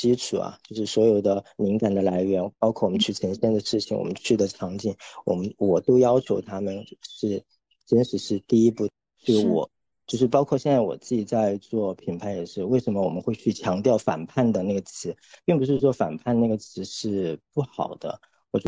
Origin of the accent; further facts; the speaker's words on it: Chongqing, China; 我从小是出生在重庆边上的一个小县城，那个地方叫鬼城，就是《西游记》或者是《白蛇传》里面都会提到的一个地方，就反正就很多妖魔鬼怪的那种地方。然后，对，然后我从小呢就是在剧团长大的